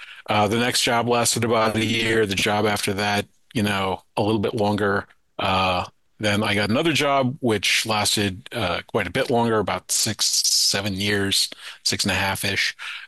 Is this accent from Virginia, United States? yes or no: yes; Charlottesville, Virginia, United States; Well, born and raised in Charlottesville, Virginia, as I'd mentioned on the pre-call, that's where I am right now.